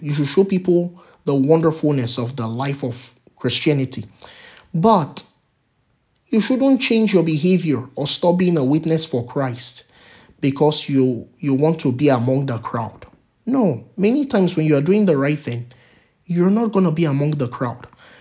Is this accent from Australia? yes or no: no; Nigeria; I remember when I was growing up in Nigeria, sometimes I would get some very, it's not sometimes, I got some very strict discipline from my parents.